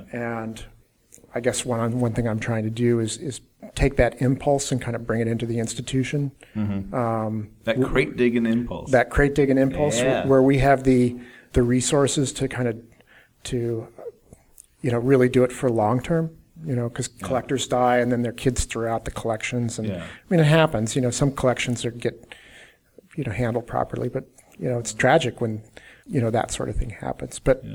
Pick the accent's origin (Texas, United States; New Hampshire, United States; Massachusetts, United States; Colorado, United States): Colorado, United States; Denver; No, I'm from Denver, actually.